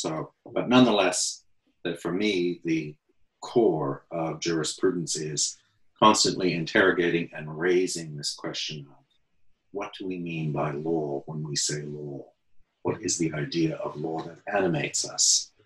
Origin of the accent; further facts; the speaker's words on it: Nova Scotia, Canada; now in London, United Kingdom; But originally, I am Canadian, Atlantic Canadian, a blue noser, son of Nova Scotia and Cape Breton.